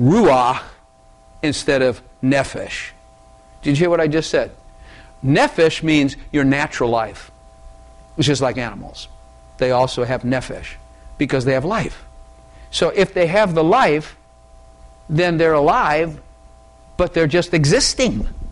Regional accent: United States; born there; I'm born in America, I'm Christian.

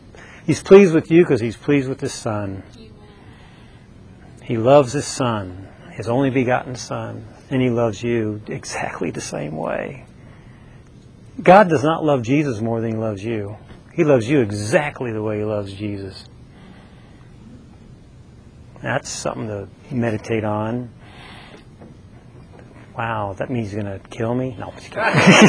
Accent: St. Louis, Missouri, United States; Plus, I grew up in St. Louis, so.

